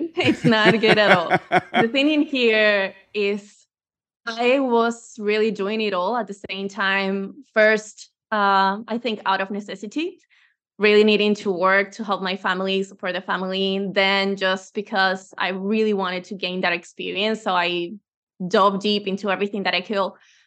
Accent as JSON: {"language": "English", "country": "Venezuela", "moved": "yes", "lives_now": "Spain", "said": "Well, I'm originally from Venezuela, but I've been living in Spain from since 10 years ago."}